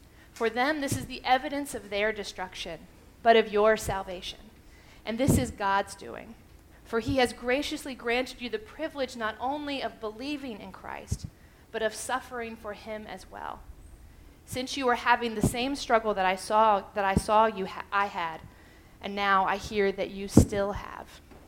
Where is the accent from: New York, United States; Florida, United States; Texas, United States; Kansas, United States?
Florida, United States; Dade City; Now, I grew up in Dade City, which to me is the South, and you wave.